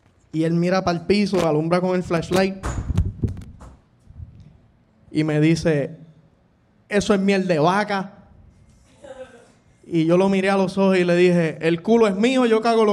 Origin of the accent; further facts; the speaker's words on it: Trujillo Alto, Puerto Rico; Yo soy de Trujillo Alto